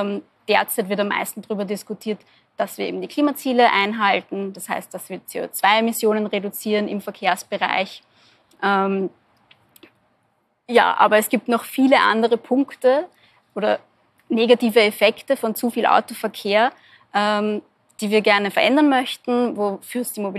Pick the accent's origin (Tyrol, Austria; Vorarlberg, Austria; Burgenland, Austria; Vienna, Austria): Vienna, Austria; ich komme zwar aus Wien, aber aus einem Randbezirk und da war es auch ganz normal.